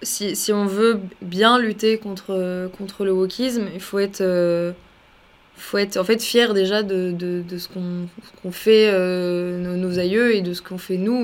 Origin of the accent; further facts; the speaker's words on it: France; je prends l'exemple français parce que je suis française